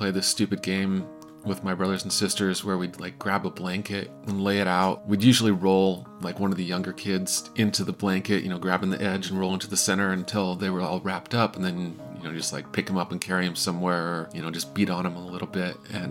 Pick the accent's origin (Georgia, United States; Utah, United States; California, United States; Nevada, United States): Utah, United States; Salt Lake City; I'm from Salt Lake City, Utah, and this will be my 30th year climbing.